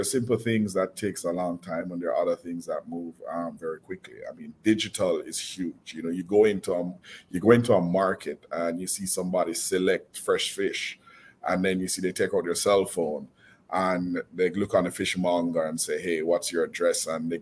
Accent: Jamaica; I'm like, dude, we're from Jamaica. We had interest rates at 120% and made money.

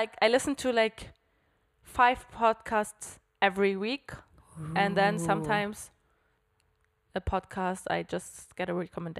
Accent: Hamburg, Germany; moved away as an adult; now in Switzerland; I'm 29 years old. Close to 30 now. I'm from Germany, Hamburg, but living in Switzerland. And I think for a little bit more than 6 years now.

